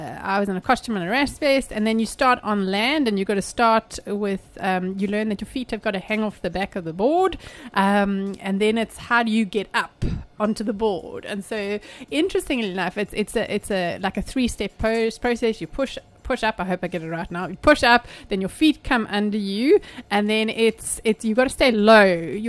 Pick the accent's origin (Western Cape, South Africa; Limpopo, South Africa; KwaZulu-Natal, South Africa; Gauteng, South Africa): Gauteng, South Africa; Pretoria; I grew up in Pretoria, right? So I've migrated down.